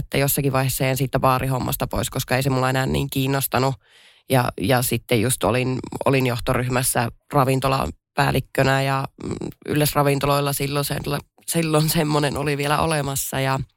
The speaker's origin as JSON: {"language": "Finnish", "town": "Pello", "region": "Lapland", "country": "Finland", "said": "olen Lapista Pellosta kotoisin ja minä olen 38-vuotias"}